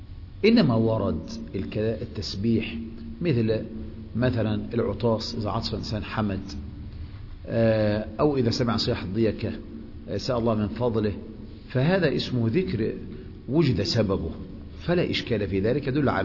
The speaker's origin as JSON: {"language": "Arabic", "country": "Egypt", "said": "لكن احنا كمصريين ما ينفعش"}